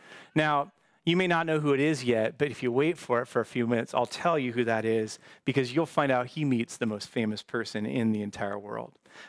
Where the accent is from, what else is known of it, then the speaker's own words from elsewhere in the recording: Port Orchard, Washington, United States; I grew up in Port Orchard, Washington, which is, for a small town, hails some pretty famous people from it, funny enough.